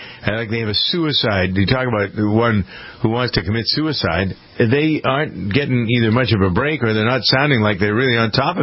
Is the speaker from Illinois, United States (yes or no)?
no; Boston, Massachusetts, United States; because I'm a Bostonian, I live outside of Boston